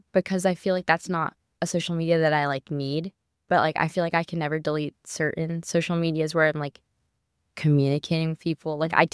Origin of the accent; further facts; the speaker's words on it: North Carolina, United States; I'm from North Carolina, and a lot of people from my high school actually just go here.